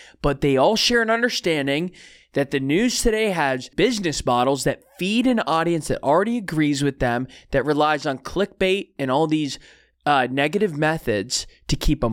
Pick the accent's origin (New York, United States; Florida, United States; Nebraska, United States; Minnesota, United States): Florida, United States; Tallahassee; born there; also born or lived in Western Pennsylvania / Washington, D.C. suburbs; I was born in Tallahassee, Florida. Shout out Panhandle. Lived in Western Pennsylvania. Have lived in the swamp in the D.C. suburbs as well.